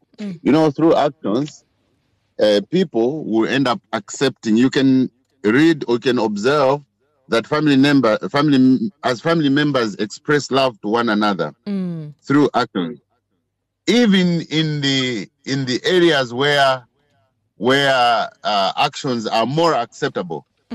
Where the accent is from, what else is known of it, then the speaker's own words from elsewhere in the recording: Malawi; You know, I'm from Malawi. I'm actually in Malawi right now.